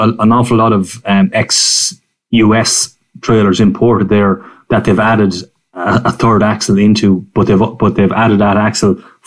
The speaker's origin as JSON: {"language": "English", "country": "New Zealand", "said": "And I come from New Zealand, which I've always admired for its diversity in truck brands."}